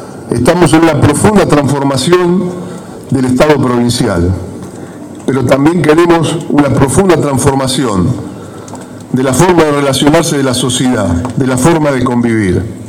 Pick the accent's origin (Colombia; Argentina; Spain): Argentina; todos somos conscientes, los argentinos, de la complejidad del mundo